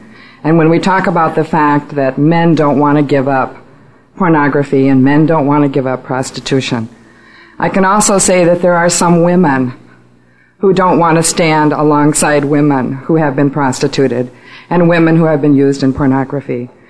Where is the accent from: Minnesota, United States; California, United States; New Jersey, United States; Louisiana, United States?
Minnesota, United States; Minneapolis; I'm from Minneapolis